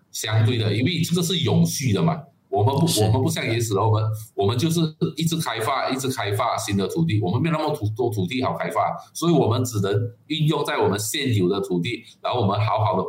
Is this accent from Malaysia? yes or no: yes; Malaysia; 因为我们马来西亚比较缺乏的是这个数据